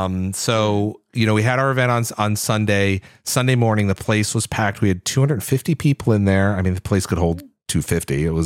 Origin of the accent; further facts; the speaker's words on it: Connecticut, United States; And especially since I was growing up in Connecticut, that wasn't really Mexican food, I came to find out.